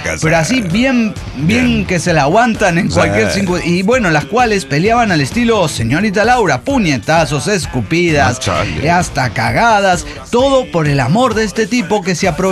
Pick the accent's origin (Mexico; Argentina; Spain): Mexico; Oaxaca; de Oaxaca, México.